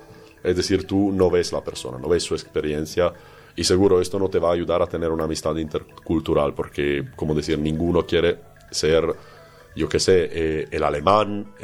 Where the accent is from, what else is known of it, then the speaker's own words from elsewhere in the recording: Italy; Spanish is a second language; siendo italiano, siendo en Europa, lo que la gente piensa de mí es muy tranquilo